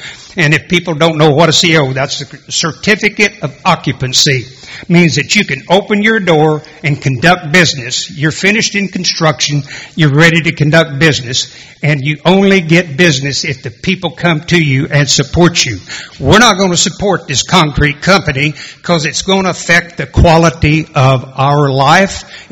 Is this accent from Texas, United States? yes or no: yes; Texas, United States; I was born and raised in Grayson County.